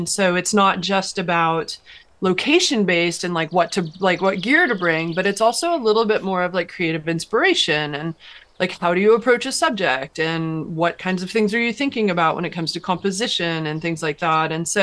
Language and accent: English; Midwest, United States; now in Arizona, United States; So I didn't grow up in Arizona. And when I was growing up in the Midwest